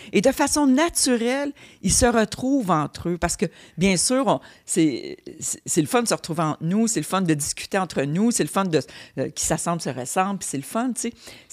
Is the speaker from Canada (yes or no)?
yes; Sainte-Catherine, Quebec, Canada; born there; Moi, je suis née à Sainte-Catherine, à côté de Kanawagé.